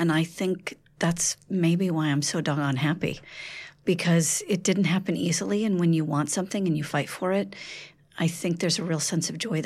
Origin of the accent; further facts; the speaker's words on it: Jackson, Mississippi, United States; born there; also born or lived in France; now in New York, United States; Well, I was born in Jackson, Mississippi, and I lived in 11 states and then moved to France, where I went to graduate school before settling in New York.